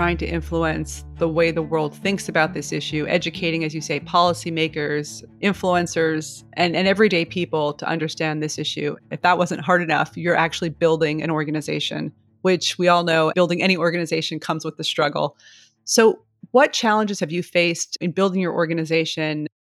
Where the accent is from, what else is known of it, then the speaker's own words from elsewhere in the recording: Brooklyn, New York, United States; because I lost a friend who I grew up with in Brooklyn in 2003.